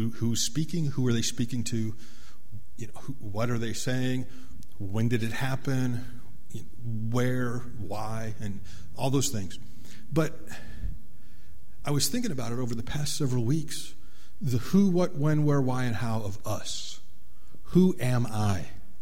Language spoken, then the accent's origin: English; Chicago, Illinois, United States; born there; I was born in Chicago, and they have the elevated train.